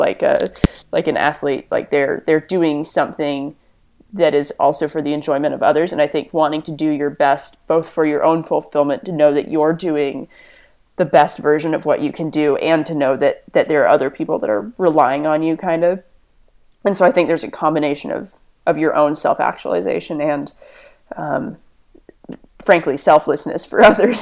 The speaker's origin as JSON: {"language": "English", "region": "Washington", "country": "United States", "said": "Yeah, I'm from a forest in South Snohomish County, kind of over by Malt"}